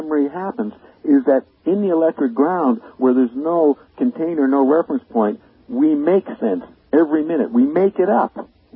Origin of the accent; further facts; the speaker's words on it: Paris, Île-de-France, France; first language French; English is a second language; moved away as an adult; now in Canada; I mean, I'm French. I grew up in France for 30 years, and I was very eloquent in Paris in French culture, French language